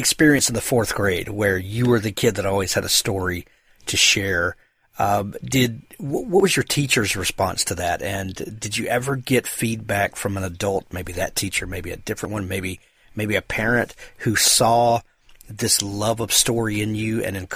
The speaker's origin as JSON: {"language": "English", "region": "Mississippi", "country": "United States", "tie": "born or raised there", "said": "I grew up in the deep south, down in South Mississippi"}